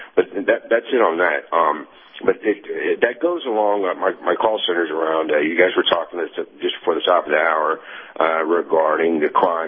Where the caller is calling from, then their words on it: Tennessee, United States; Hey, good morning, sir. … in East Tennessee.